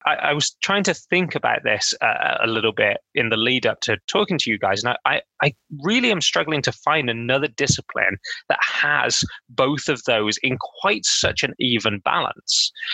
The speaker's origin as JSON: {"language": "English", "country": "United Kingdom", "said": "You know, as a Brit, I would say that we have a long history of erasing both other cultures' achievements"}